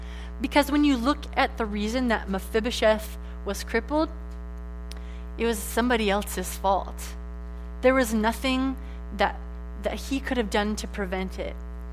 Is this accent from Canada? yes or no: no; Arkansas, United States; I'm from Arkansas. I know lots of good taxidermists.